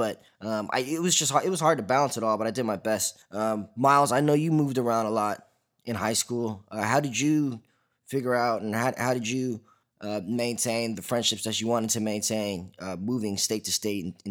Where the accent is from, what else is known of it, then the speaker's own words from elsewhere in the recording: Princeton, New Jersey, United States; So growing up in Princeton, I actually bounced back and forth between Hun, the private school, and Princeton High School, the public school.